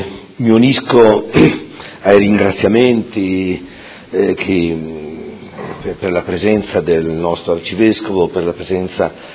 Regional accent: Modena, Emilia-Romagna, Italy; E come modenese, come persona che insomma abita a Modena da sempre

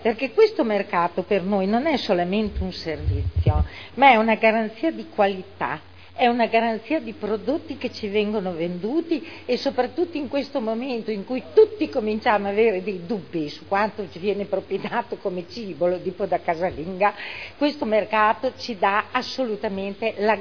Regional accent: Modena, Emilia-Romagna, Italy; da modenese mi riconosco tutta nel cuore che ci ha messo e che anch'io come frequentatrice del centro storico voglio continuare a mettere.

